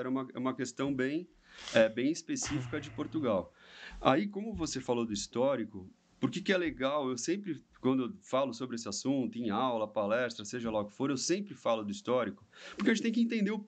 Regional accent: Santos, São Paulo, Brazil; É isso aí, eu sou de Santos, né? Eu sou advogado aqui em Santos

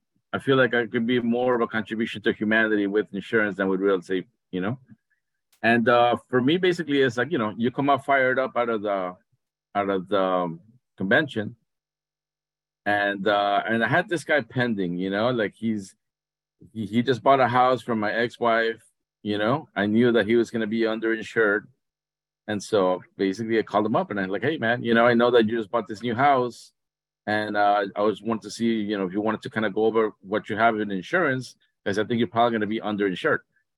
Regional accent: Fort Lauderdale, Florida, United States; So basically, I'm from South Florida, down the Fort Lauderdale area.

